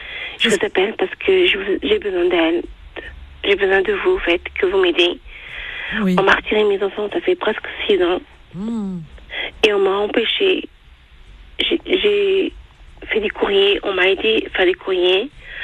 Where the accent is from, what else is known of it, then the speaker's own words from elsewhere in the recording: France; ma mère qui est martiniquaise, mon père qui est algérien, mm-hmm. et je suis française